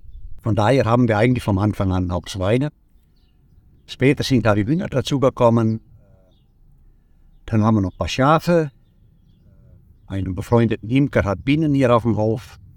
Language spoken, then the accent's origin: German; Netherlands; now in Germany; Also wir kommen aus den Niederlanden, alle beide. Und wir haben damals auch Kühe mitgebracht aus den Niederlanden